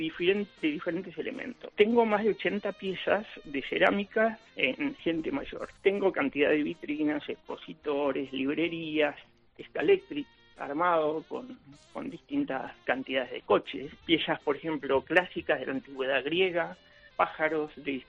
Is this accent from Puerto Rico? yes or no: no; Argentina; moved away as an adult; now in Spain; Soy argentino-español, 21 años que vivo en España. Comencé con la vocación desde hace más de 35 o 40 años en Argentina